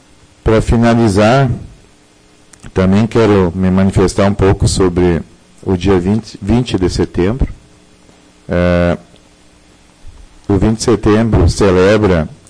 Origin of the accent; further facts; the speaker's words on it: Rio Grande do Sul, Brazil; e nós, como gaúchos, temos que comemorar esse dia 20 de setembro